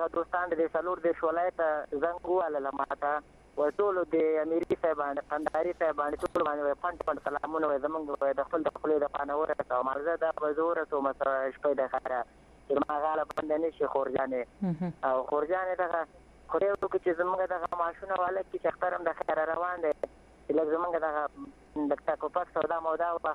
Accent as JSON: {"language": "Pashto", "country": "Afghanistan", "said": "زه یو افغان یم او مسلمان یم"}